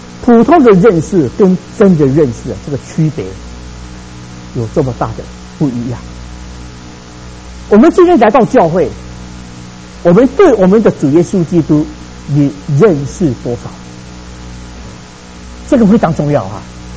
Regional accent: Taiwan; moved away as an adult; now in United States; 我说：“我是从台湾来这边啊，来这边留学。”

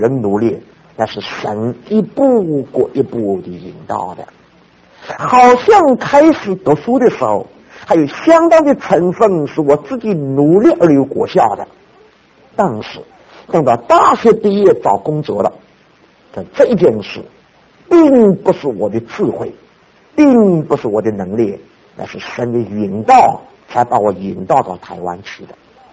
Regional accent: Dinghai, Zhejiang, China; 我是一个很小城市里头长大的孩子，我是浙江定海的，在我们的家乡的里面教育最高的只有初中毕业，没有再高的教育机构了。我是这种的乡下的小的城市里头长大的一个人

